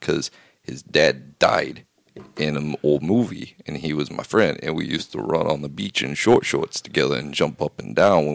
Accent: New York, United States; I'm from New York.

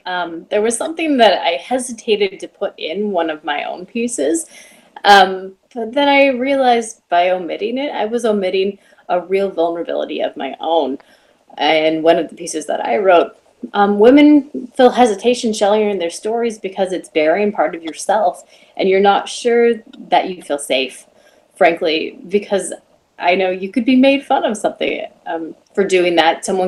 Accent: Davis, California, United States; a small business in my hometown of Davis, California.

